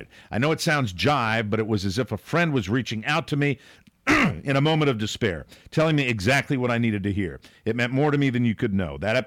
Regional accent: Reading, Connecticut, United States; I grew up in Reading, a small rural town which happens to lie immediately south and west of Newtown.

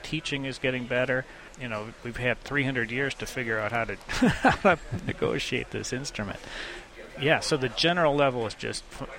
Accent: Cleveland, Ohio, United States; I grew up in Cleveland. I started when I was about 7 years old.

